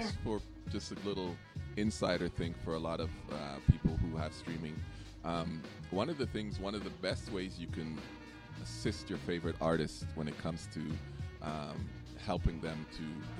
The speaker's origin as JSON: {"language": "English", "country": "Jamaica", "said": "Like, I love my music. I'm Jamaican."}